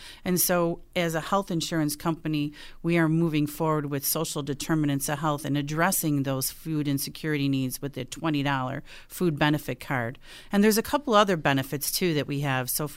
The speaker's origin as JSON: {"language": "English", "town": "Buffalo", "region": "New York", "country": "United States", "tie": "born or raised there", "said": "I grew up, though, from Buffalo, and I was born and raised in South Buffalo."}